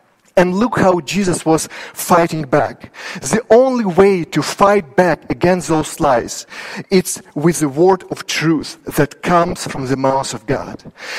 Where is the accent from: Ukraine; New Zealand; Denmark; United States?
Ukraine; now in Canada; I remember when I lived in Ukraine, my family and I, we moved from Ukraine about 10 years ago.